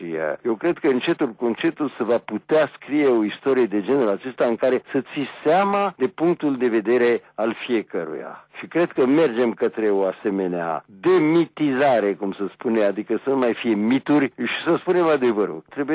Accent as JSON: {"language": "Romanian", "country": "Romania", "said": "eu vă spun ce gândesc ca român din România."}